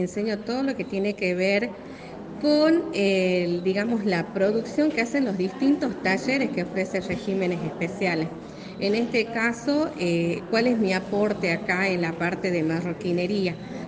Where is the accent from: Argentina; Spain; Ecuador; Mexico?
Argentina; Perico, Jujuy; yo soy de acá de Perico, soy nacida en Perico, he vivido, he intentado trabajar acá y no hay caso, no puedo hacer que quedarme a vivir acá porque me gusta, tengo amigos, familia, todo.